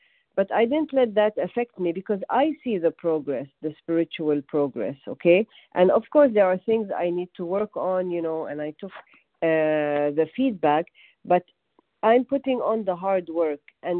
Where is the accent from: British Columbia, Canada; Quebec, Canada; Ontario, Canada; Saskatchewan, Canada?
Quebec, Canada; Montreal; I'm from Montreal, Canada